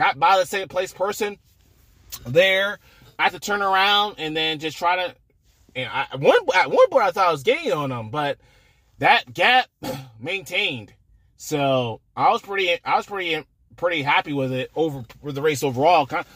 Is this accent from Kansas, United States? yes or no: yes; Manhattan, Kansas, United States; we're from Manhattan, Kansas, right?